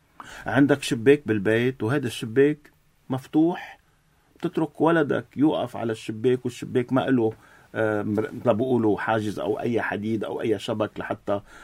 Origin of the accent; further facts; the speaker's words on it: Lebanon; لنحنا كلبنانيين